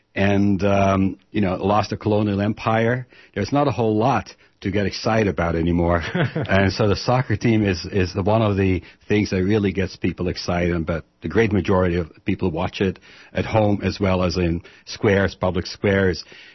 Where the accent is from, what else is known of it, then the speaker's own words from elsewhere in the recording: Netherlands; now in Portland, United States; and I grew up in Holland, and I've been living in the Portland area for about the last 10 years or so